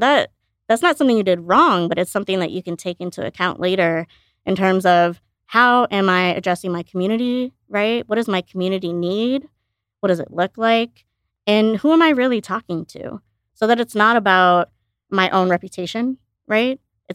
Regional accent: Illinois, United States; I grew up outside Chicago, and we were in like a little farther out suburb with a little less diversity.

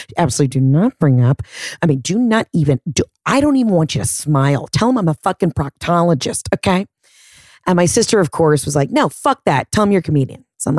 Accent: Atlanta, Georgia, United States; yo, I'm a comic from Atlanta.

